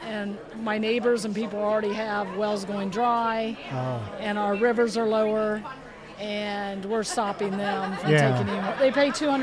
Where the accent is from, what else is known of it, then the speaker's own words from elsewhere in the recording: Ohio, United States; now in Michigan, United States; So we were just friends through school and high school and everything, and I moved up to Michigan from Ohio, and we hadn't seen each other in, I'd say, 27 years maybe